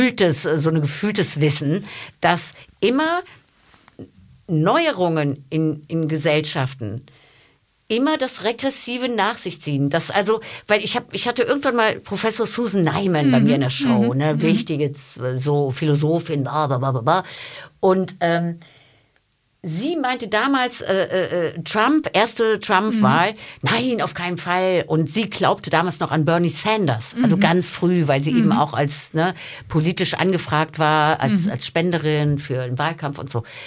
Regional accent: Berlin, Germany; ich komme aus Berlin

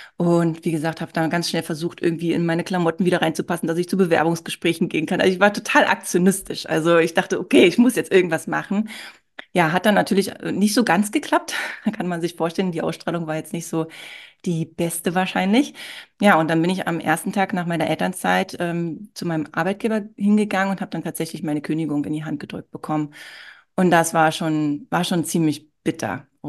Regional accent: Berlin, Germany; Ich bin ja auch im Ostteil von Berlin aufgewachsen

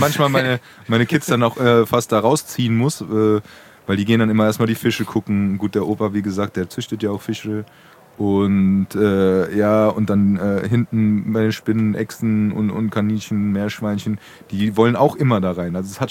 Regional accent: Frankfurt, Hesse, Germany; ich bin ja auch in Braunheim aufgewachsen

